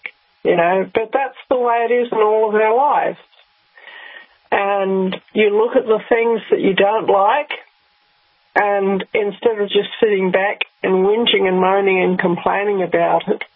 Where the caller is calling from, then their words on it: Victoria, Australia; I'm speaking from Victoria, which is a whole state that is recently been through one of the most atrocious sets of lockdown in the whole world.